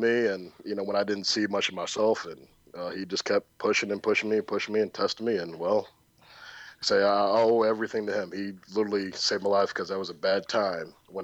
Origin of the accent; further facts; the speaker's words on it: St. Louis, Missouri, United States; I'm from St. Louis area, born and raised.